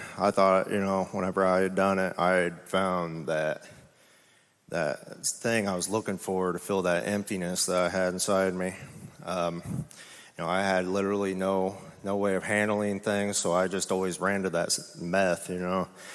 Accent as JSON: {"language": "English", "town": "Martinsville", "region": "Illinois", "country": "United States", "said": "I'm 34 years old, and I'm from Martinsville, Illinois. It's a small farming community over by Jacksonville, Illinois."}